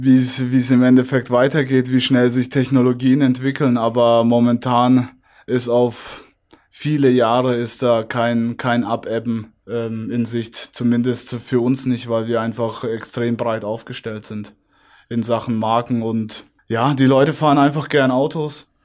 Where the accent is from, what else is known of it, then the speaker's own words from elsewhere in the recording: Baden-Württemberg, Germany; now in Bayreuth, Germany; habe ja eigentlich zwei Heimatorte, sage ich jetzt mal. Das ist einmal in Baden-Württemberg, wo ich aufgewachsen bin, wo auch meine Eltern noch sind. Aber absolut meine Wahlheimat ist Bayreuth geworden.